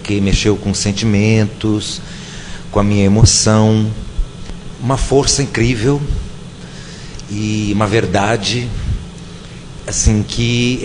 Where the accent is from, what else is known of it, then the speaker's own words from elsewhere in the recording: Porto Alegre, Rio Grande do Sul, Brazil; moved away; desde que eu vim do Rio Grande do Sul para cá, porque. Eu sou gaúcho de nascimento.